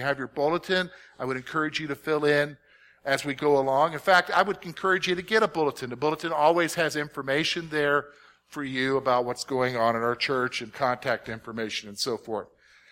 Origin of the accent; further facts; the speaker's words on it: the South, United States; She went to a church over near Spicksburg, PA, and I came from the South, and first Sunday, I'm wearing a suit.